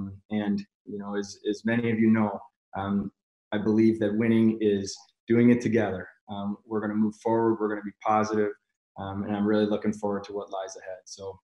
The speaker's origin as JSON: {"language": "English", "region": "New York", "country": "United States", "tie": "born or raised there", "said": "Many of you know that I grew up in Western New York."}